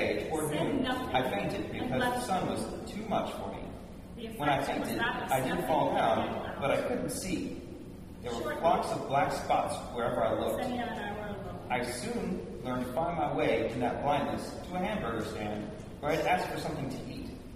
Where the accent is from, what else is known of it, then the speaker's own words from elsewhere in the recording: California, United States; When I was growing up in California